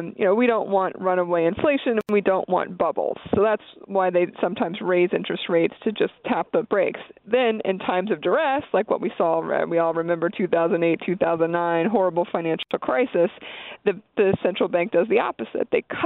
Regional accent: Pennsylvania, United States; I'm from Pennsylvania.

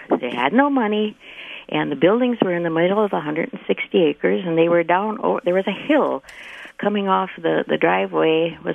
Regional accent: Cleveland, Wisconsin, United States; I grew up in Marathon County in the town of Cleveland on a 160-acre farm.

